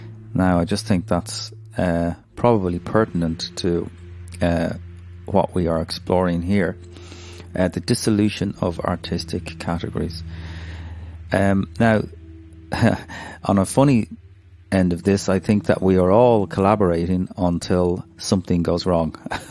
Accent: Ireland; I am an Irish audio engineer, sound designer

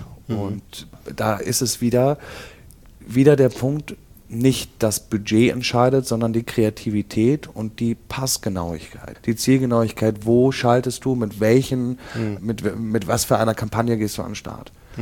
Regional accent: Hamburg, Germany; ich komme selber hier aus Eppendorf oder wohne jetzt eine lange Zeit schon hier. Ich kenne die Gegend

